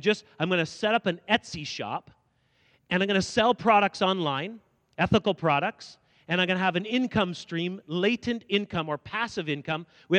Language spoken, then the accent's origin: English; Ottawa, Ontario, Canada; I'm from Ottawa. Ottawa is the center of Canada, is the best place, right?